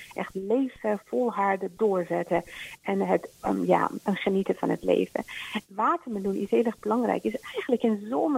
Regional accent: Iran; moved away; ik kan me herinneren als kind in Iran.

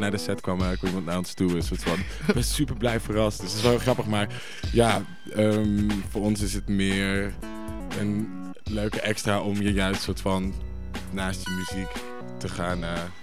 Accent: Leeuwarden, Friesland, Netherlands; We zijn opgegroeid in Leeuwarden, Friesland.

